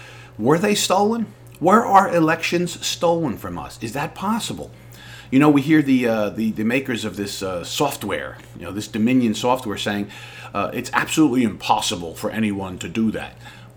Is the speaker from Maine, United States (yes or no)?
no; New Jersey, United States; I'm from Jersey. You know, right across the water there is New Jersey.